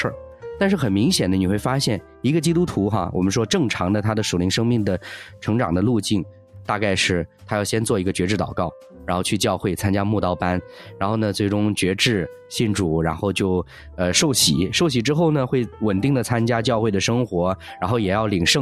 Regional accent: China; 我们作为中国人哈、我们今天读到圣经大多数我们就讲读和合本吧

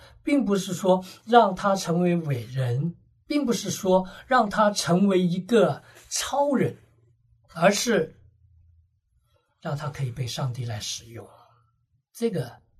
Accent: China; 我们中国人有些常话

